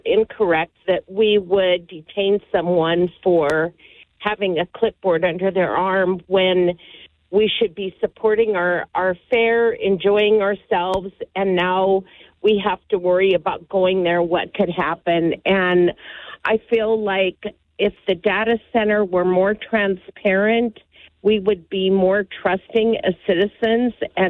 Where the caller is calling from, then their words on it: Billings, Montana, United States; I'm calling from Billings